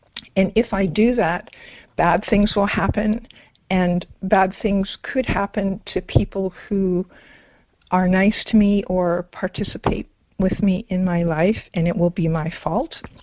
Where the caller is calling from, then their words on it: Nova Scotia, Canada; Nova Scotia, Canada.